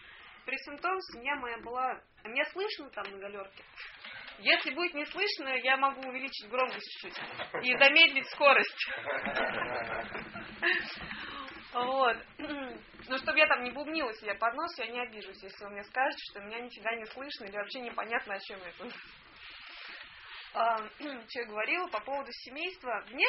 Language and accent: Russian; Moscow, Russia; Я из Москвы, как многие, наверное, знают. Мне 33 года. Я родилась при Брежневе.